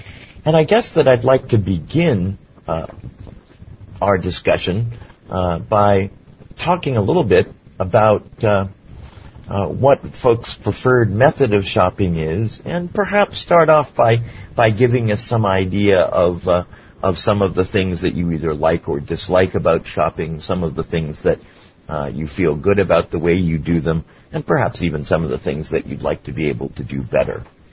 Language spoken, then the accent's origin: English; Miami, Florida, United States; Good evening … from Miami, Florida